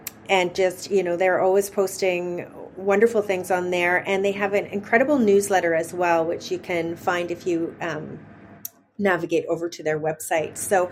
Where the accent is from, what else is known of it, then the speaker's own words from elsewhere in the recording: Vancouver, British Columbia, Canada; up here in Vancouver, Canada, in my hometown, in my stomping ground.